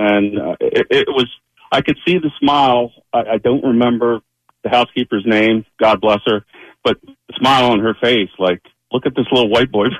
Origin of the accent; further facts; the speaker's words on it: North Wilmington, Delaware, United States; And in 1969, I grew up in North Wilmington.